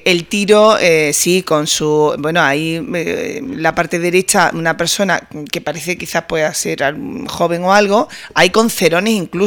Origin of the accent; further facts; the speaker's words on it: Montejaque, Andalusia, Spain; A ver, mi pueblo es Montejaque